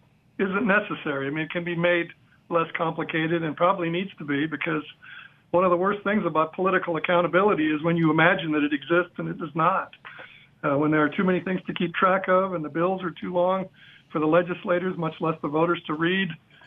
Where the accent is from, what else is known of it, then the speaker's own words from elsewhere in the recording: Texas, United States; And yeah, unfortunately, Louisiana is one of the places where there's a Republican majority. So is my home state, Texas.